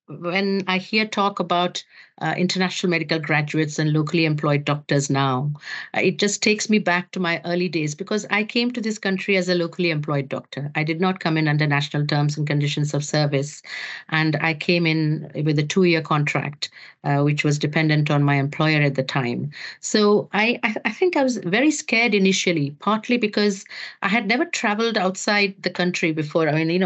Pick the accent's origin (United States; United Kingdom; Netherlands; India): India; Mumbai, Maharashtra; being in a big city, I grew up in Mumbai, helped me because I went to school in a city where there were medical schools.